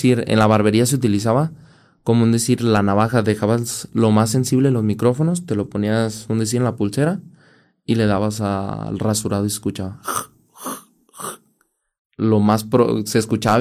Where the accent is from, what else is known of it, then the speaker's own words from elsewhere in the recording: Zapotlanejo, Jalisco, Mexico; Ey, soy de Zapotlanejo, Jalisco.